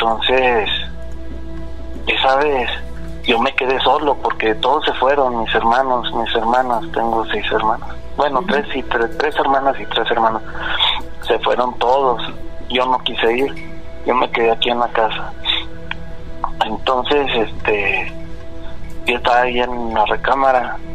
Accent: Zacatecas, Mexico; tengo 35 años. Y soy de Zacatecas, de aquí del centro.

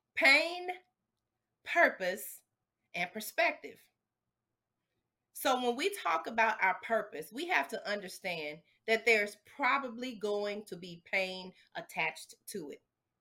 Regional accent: the South, United States; now I'm from the South, as you can hear, I didn't say mother, I didn't say mommy, I said mama, okay?

